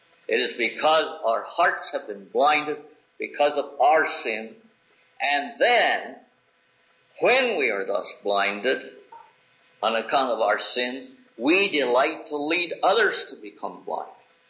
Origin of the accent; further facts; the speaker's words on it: Calumet, Michigan, United States; born there; you would not come very near guessing that I was born in Calumet, Michigan.